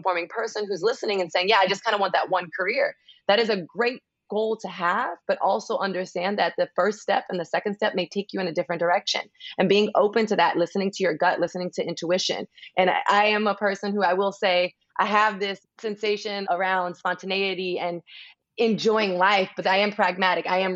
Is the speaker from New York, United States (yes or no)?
no; Miami, Florida, United States; And I guess growing up in Miami, Florida, I didn't necessarily have the opportunity to travel with my family.